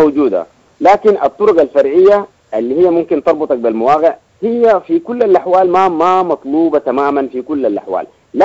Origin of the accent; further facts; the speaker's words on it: Sudan; انا كسوداني